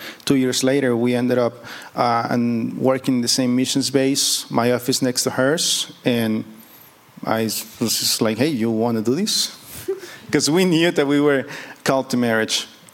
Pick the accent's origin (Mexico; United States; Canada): Mexico; Tijuana, Baja California; If you can't tell because of my beautiful accent, I am Mexican. Like from Mexico, but I'm from Tijuana. I didn't have the privilege to be born in Tijuana. I was born more in still northern Mexico, but more towards the east.